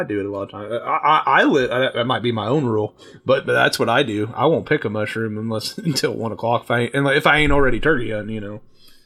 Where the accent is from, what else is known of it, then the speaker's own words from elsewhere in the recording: Calhoun, United States; growing up in Calhoun, we used to have, you know, close to 1,000 acres.